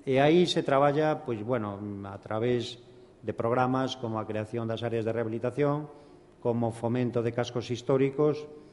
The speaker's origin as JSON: {"language": "Galician", "town": "Lugo", "region": "Galicia", "country": "Spain", "said": "eu son de Lugo, e teño unha implicación especial"}